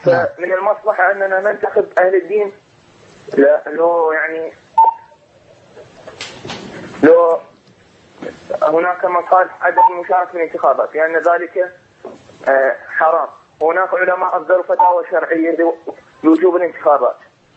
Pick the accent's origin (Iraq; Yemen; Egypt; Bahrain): Iraq; Southern Iraq; انا من الجنوب العراق.